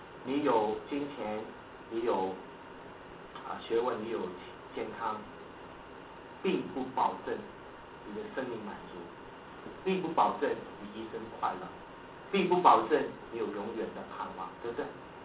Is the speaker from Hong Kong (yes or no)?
yes; Hong Kong; 好像我们香港人说你有叫沙级